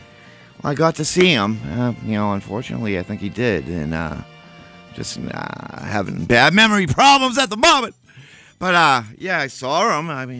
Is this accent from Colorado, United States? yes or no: no; Scituate, Massachusetts, United States; I grew up in Scituate, Mass. And there was this band that lived right on the beach.